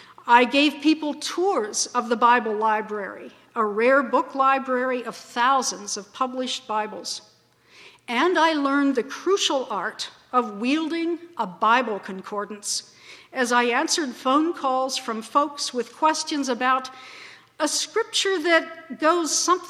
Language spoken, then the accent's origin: English; Harrisonburg, Virginia, United States; I grew up here in Harrisonburg, which is a very tiny city, if we call it a city, and I had no interest whatsoever, zero, in going to live in some big metropolis.